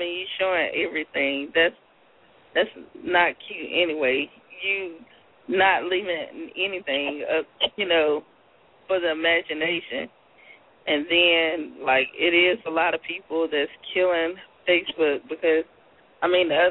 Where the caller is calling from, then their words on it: South Carolina, United States; I am calling from South Carolina.